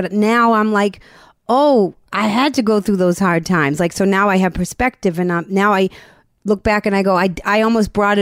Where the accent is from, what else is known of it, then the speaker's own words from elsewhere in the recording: Boston, Massachusetts, United States; So I'm from Boston.